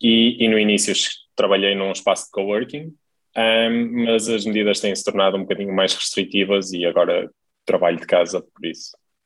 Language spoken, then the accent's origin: Portuguese; Braga, Norte, Portugal; now in Netherlands; eu sou de Braga, e então eu estou habituado que quando se sai de casa em Braga, se estiver a chover, se leva o guarda-chuva.